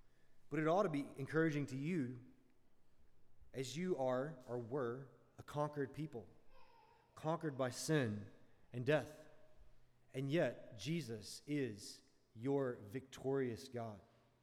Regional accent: Deep South, United States; So I grew up in the Deep South. And in the Deep South, you never really like get a vast view of anything because it's just small rolling hills and pine trees.

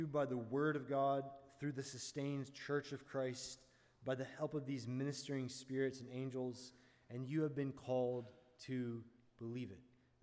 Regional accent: Deep South, United States; So I grew up in the Deep South. And in the Deep South, you never really like get a vast view of anything because it's just small rolling hills and pine trees.

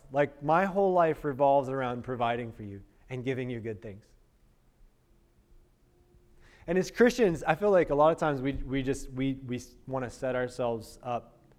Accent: Alabama, United States; so I'm from Alabama, and in the South, the only time you hear that is like from bless your heart.

